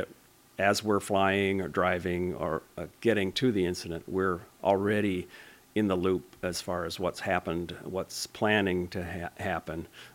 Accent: South Dakota, United States; I'm from South Dakota. I'm working full time with the state of South Dakota Department of Agriculture.

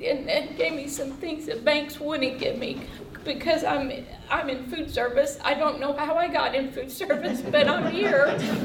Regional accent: Carterville, United States; We grew up in Carterville, and is very adamant about restoring downtown Carterville.

